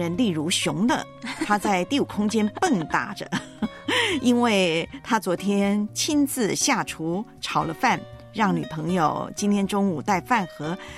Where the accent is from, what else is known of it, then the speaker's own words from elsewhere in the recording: Taiwan; now in Taipei, Taiwan; 而且当时我是离家，就是从我的家乡那个城市到台北